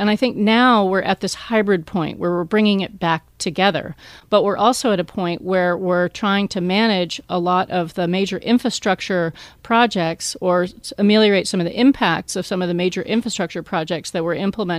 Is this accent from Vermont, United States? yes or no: yes; Vermont, United States; I grew up in Vermont, and you know, I remember as a child participating in Green Up Day